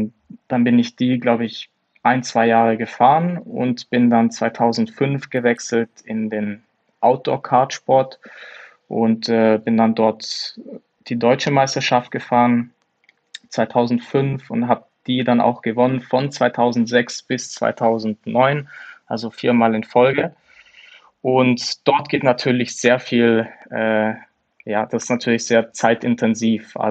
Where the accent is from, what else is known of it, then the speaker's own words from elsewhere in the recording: Germany; Als Deutscher, klar, Schumacher.